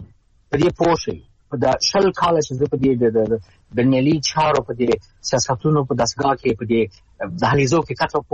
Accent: Afghanistan; بالکل، نه یوازې د یو ډیپلوماټ په حیث بلکې د یو افغان په حیث زه خپل تشویش لرم.

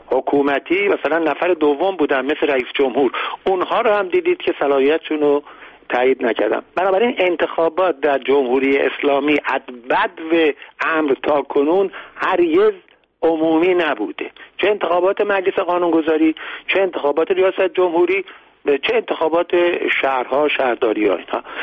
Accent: Iran; ولی تجربه من به عنوان یک ایرانی طی 30 سال گذشته من گفته که هیچ انتخاباتی در ایران بدون تقلب صورت نگرفته.

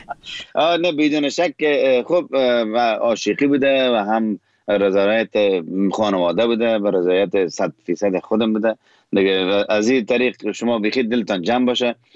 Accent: Kabul, Afghanistan; also born or lived in Herat, Afghanistan; زادگاه من هرات و اما در کابل ما بزرگ شدم، به دلیل وقتی که امروی مردمانی که به لهجه کابلی صحبت میکنم بسیار نرمال کابلی صحبت میکنم، وقتی هراتی باشه بسیار نرمال هراتی صحبت میکنم

